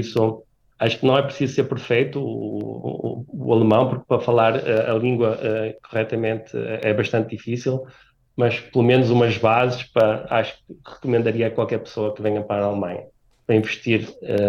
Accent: Vila Nova de Gaia, Porto, Portugal; now in Hannover, Germany; Eu sou de Francelos, em Vila Nova de Gaia, gosto bastante daquele local.

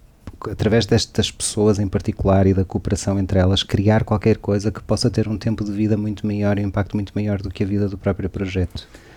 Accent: Braga, Norte, Portugal; não só estou aqui há bastante tempo, como também sou de Braga, portanto sei o que é este contexto

